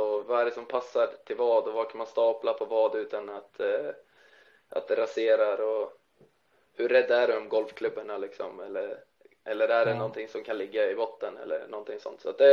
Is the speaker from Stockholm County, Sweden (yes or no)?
no; Sundsvall, Västernorrland County, Sweden; sporthallen hemma i Sundsvall ligger mig varmt om hjärtat.